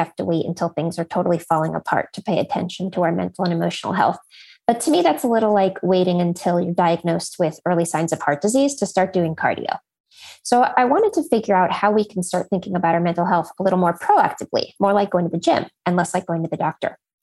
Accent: California, United States; And I grew up in Silicon Valley.

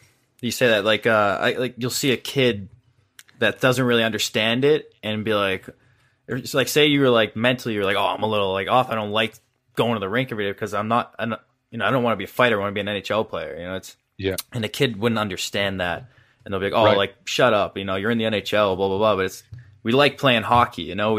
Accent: Boston, Massachusetts, United States; I grew up in Mass, the Boston area.

